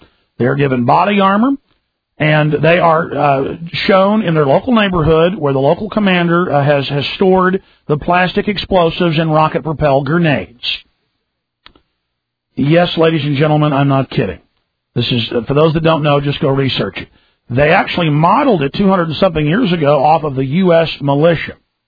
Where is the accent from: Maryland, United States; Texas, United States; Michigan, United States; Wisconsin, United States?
Texas, United States; Dallas; Living in Dallas, growing up in Dallas